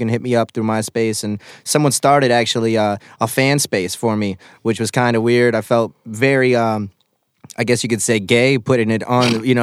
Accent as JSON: {"language": "English", "town": "Detroit", "region": "Michigan", "country": "United States", "tie": "born or raised there", "said": "born and raised in South Detroit. I get a lot of slack because people are like, you're not from Southwest. I'm still bigging up my city, you know, regardless."}